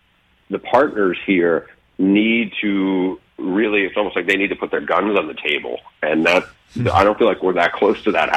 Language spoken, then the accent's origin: English; Northeast, United States; Like you and I, we grew up in the Northeast.